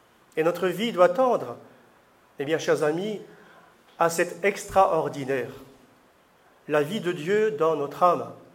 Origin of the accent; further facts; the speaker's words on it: France; Et moi, je viens de France.